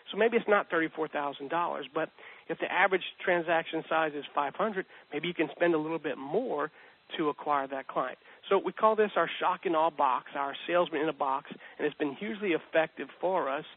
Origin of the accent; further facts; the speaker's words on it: Louisiana, United States; And we're from Louisiana, Steve, so Mardi Gras is really popular around here